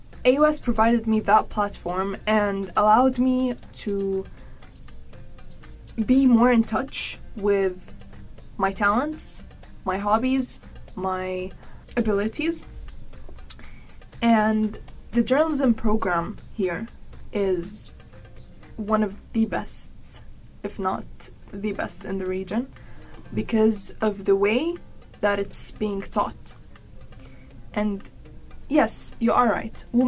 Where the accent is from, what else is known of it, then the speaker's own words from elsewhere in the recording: Jordan; Usually we watch news channels from my home country, Jordan